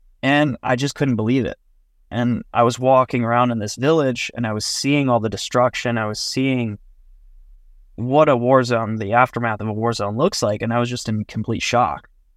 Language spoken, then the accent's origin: English; United States; Because I grew up in America.